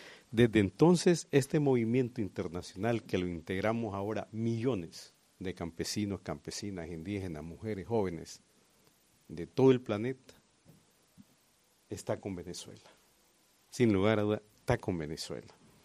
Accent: Honduras; Nosotros sufrimos en Honduras, yo soy hondureño, el golpe de Estado en el 2009.

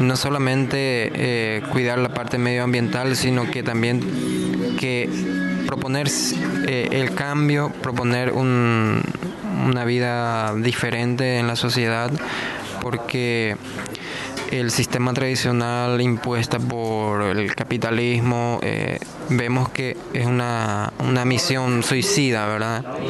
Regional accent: Guayaibí, San Pedro, Paraguay; Soy paraguayo de la ciudad de Guayabí, departamento de San Pedro. Tengo 27 años

